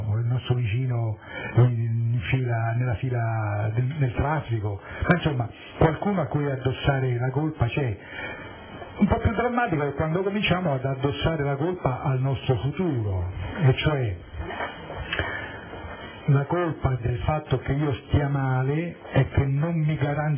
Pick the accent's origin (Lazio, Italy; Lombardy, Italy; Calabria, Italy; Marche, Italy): Lazio, Italy; Rome; e io come romano non me l'asciugo con semplicemente tanto sono passati tanti secoli.